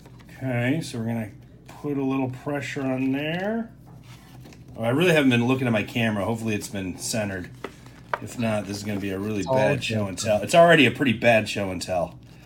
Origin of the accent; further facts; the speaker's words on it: Ohio, United States; I'm from Ohio. I'm 47.